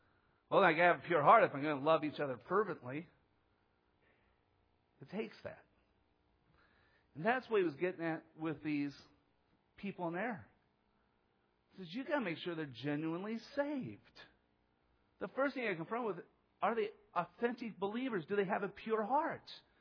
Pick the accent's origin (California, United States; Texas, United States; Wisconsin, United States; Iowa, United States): Iowa, United States; born there; I was born in Iowa and I grew up with a wicked, wretched, sinful heart.